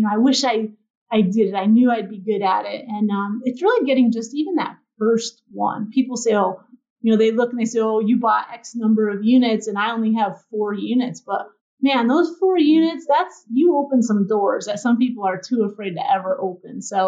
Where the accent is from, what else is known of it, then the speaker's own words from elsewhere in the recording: Berlin, Connecticut, United States; I did grow up in Connecticut, sounds good, but just south of Hartford in Berlin.